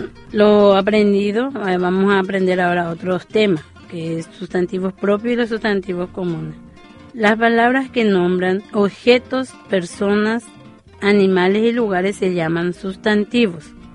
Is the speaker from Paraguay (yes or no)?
yes; Paraguay; porque somos paraguayos